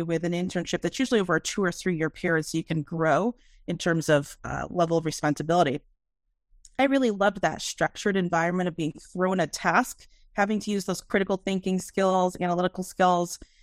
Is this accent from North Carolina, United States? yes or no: no; Connecticut, United States; So I am born and raised in Connecticut, and I was raised by a single parent mom.